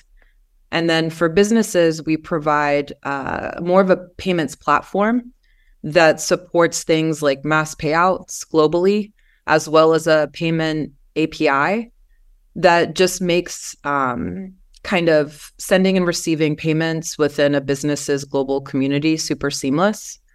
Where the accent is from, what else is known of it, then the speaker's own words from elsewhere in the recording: North Carolina, United States; now in Los Angeles, United States; I am originally from North Carolina.